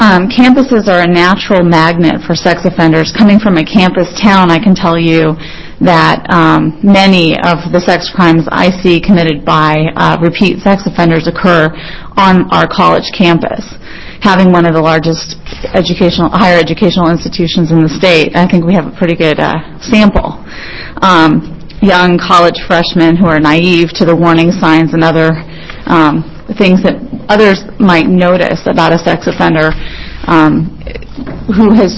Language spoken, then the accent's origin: English; Oregon, United States; And I'm from Lane County, Oregon, and I'm representing the Oregon District Attorneys Association